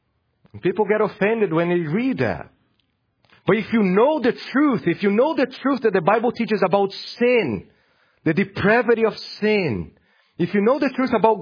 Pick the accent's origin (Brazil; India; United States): Brazil; I was born and raised in Brazil.